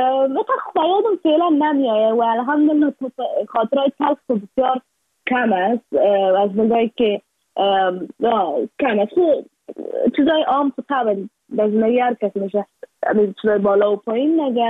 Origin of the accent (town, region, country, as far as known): Afghanistan